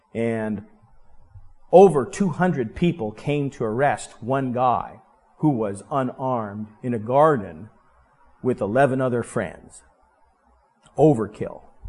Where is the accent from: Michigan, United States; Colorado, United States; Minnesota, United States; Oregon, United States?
Colorado, United States; Denver; When I was growing up in Denver, Denver did not mind so much in the 70s if you got a parking ticket downtown.